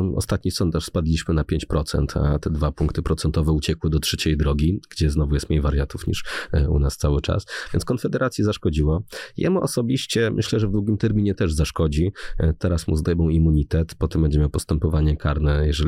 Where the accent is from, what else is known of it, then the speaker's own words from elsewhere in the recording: Toruń, Kuyavian-Pomeranian Voivodeship, Poland; w kościele u mnie w Toruniu, bo ona też jest zresztą Torunia